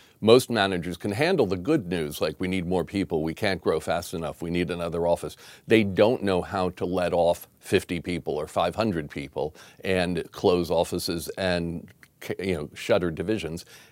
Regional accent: New Jersey, United States; Yeah, well, I was, I'm originally from the U.S. I grew up in rural New Jersey.

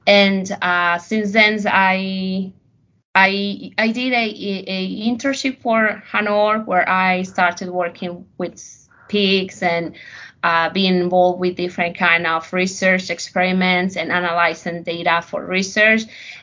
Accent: Honduras; moved away as an adult; now in United States; I am from Honduras

